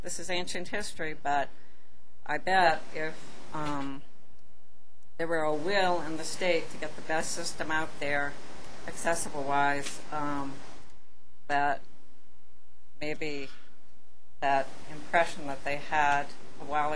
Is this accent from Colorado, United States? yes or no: yes; Boulder, Colorado, United States; And I'm from Boulder.